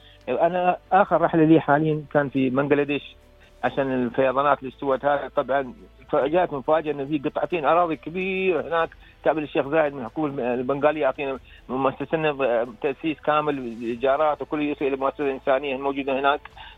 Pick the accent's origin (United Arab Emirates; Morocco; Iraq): United Arab Emirates; قلنا إحنا من الإمارات. والله يوم قلت من الإمارات